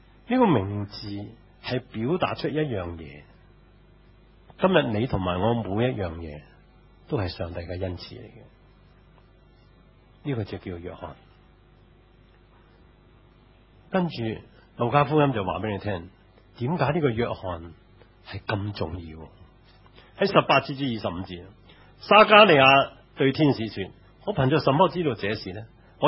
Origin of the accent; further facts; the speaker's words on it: China; 同我哋中國人完全唔同